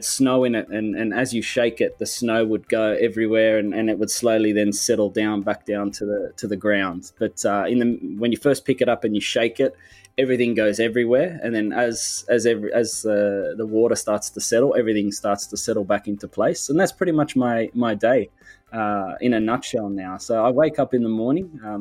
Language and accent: English; Sydney, New South Wales, Australia; So I was born and raised here in Sydney.